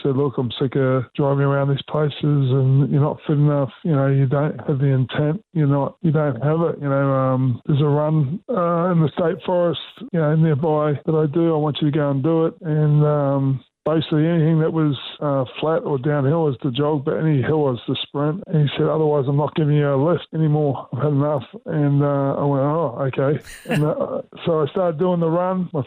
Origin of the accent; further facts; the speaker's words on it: New Zealand; born there; Well, I was into rugby union because I'm New Zealander, so I was born in New Zealand.